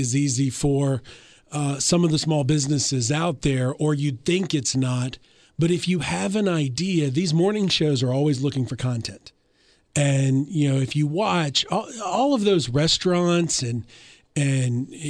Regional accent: Alabama, United States; I joke to some people that little do people know that I'm an introvert from Alabama, you know?

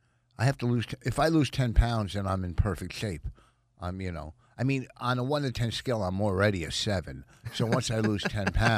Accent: New Jersey, United States; I'm from Jersey.

